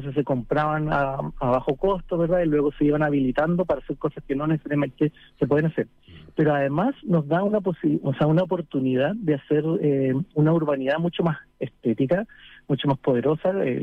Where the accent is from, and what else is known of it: Chile